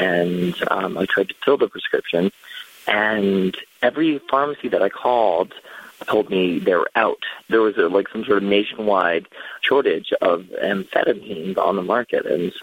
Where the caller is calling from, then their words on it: Fitchburg, Massachusetts, United States; I'm calling from Fitchburg, Massachusetts.